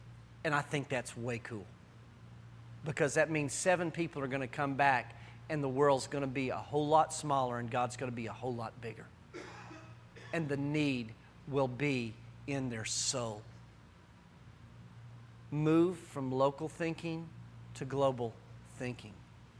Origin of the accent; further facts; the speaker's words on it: Texas, United States; Guys, I'm as patriotic. As they come. I'm a Texan through and through.